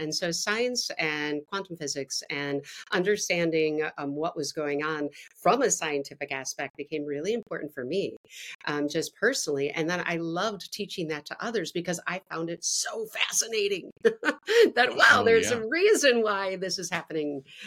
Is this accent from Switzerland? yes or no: no; Wisconsin, United States; And then I ended up back in my hometown, in my home state of Wisconsin, in my hometown.